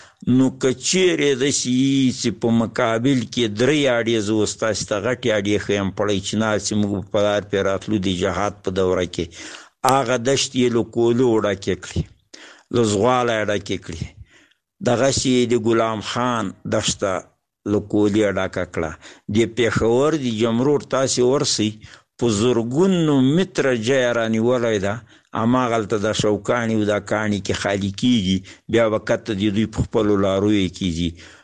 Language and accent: Pashto; Paktia, Afghanistan; د پکتیا د ولایت یو کامی سپینګیری.